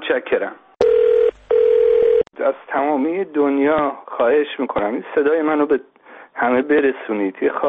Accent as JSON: {"language": "Persian", "country": "Iran", "said": "من خودم به عنوان یک ایرانی"}